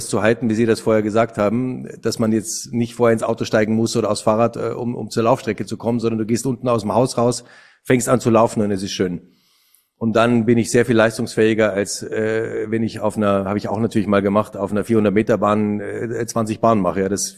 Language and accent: German; Bavaria, Germany; in Bayern, wo ich groß geworden bin